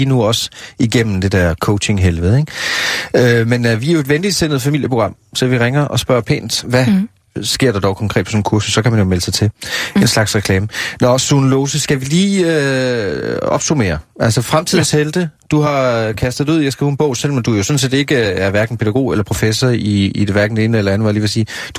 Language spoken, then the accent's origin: Danish; Jutland, Denmark; jeg er fra Jylland.